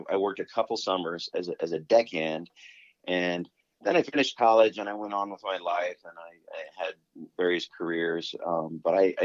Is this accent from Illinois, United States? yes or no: yes; Decatur, Illinois, United States; also born or lived in California; now in Chicago, United States; Well, I grew up in Decatur, Illinois, which is central Illinois, and I lived on the East Coast, and I lived in California for 20 years.